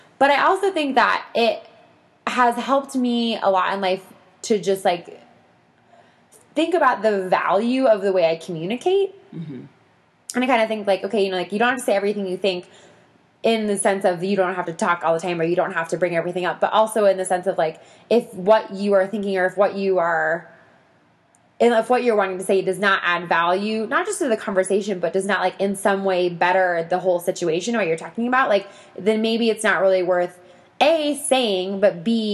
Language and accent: English; Boulder, Colorado, United States; I went to Boulder. So I grew up in Boulder